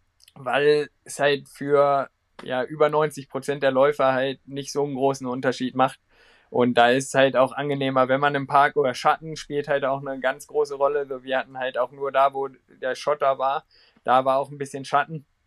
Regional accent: Braunschweig, Lower Saxony, Germany; born there; Bei mir war es auch so, dadurch, dass ich halt gebürtiger Braunschweiger bin

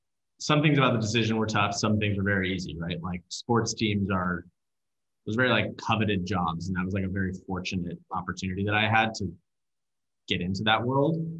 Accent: Sacramento, California, United States; I grew up here in Sacramento, California. I'm a huge Sacramento Kings fan.

